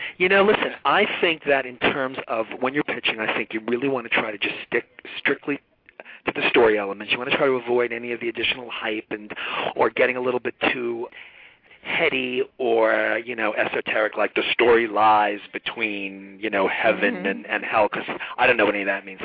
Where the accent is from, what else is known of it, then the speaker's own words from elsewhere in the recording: Staten Island, New York, United States; Joan, I'm from Staten Island.